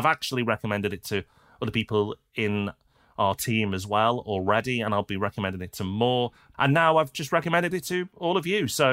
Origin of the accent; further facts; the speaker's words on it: Liverpool, North West England, United Kingdom; And I am from Liverpool, so trust me, that's not easy to say.